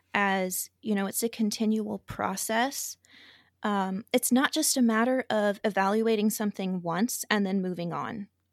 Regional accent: the South, United States; I'm from the South.

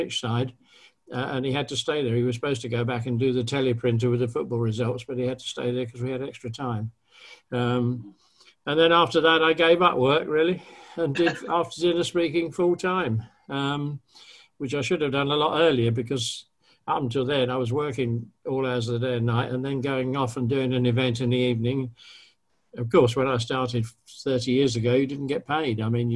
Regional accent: East Grinstead, South East England, United Kingdom; my background really is I was born in East Grinstead down in Sussex. I've lived in Sussex all my life.

